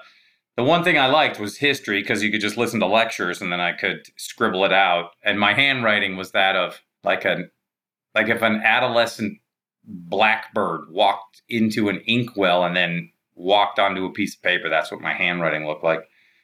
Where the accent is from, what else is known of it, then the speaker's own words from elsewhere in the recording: Mercer Island, Washington, United States; accent: Mercer Island; Yeah, I paid for that accent. Parents paid for it. A lot of property taxes.